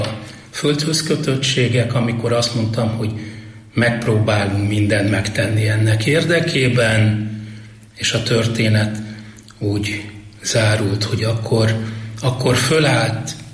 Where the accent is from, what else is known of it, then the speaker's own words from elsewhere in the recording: Hungary; mi természetesnek vesszük azt, hogy magyarok vagyunk.